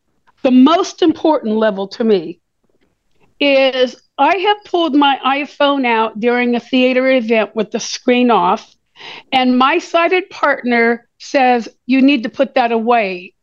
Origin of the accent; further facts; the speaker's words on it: California, United States; now in Sacramento, United States; And I came to Sacramento from the Bay Area.